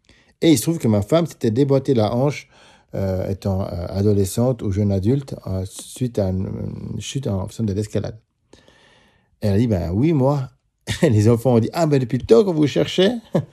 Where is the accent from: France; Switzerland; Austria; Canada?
Switzerland; Depuis 20 ans, je suis pasteur. Je viens de Suisse